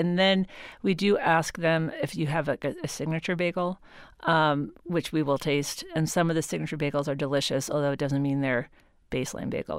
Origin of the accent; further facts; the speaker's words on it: New York, United States; I guess my origin story is that I grew up in New York. My family had a small business in Manhattan